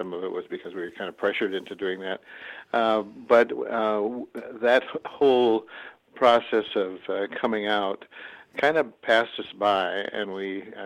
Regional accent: Nebraska, United States; Well, I grew up in Nebraska. I was born in 1943. I'm 74 now. And I grew up in a very small town. It was very much a Northern European population.

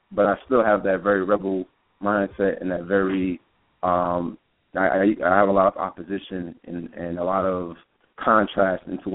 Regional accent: New York, United States; now in Atlanta, United States; pretty much I'm from the Bronx, New York, so BX Stand Up, anybody from the Bronx listening, I'm out here in Atlanta

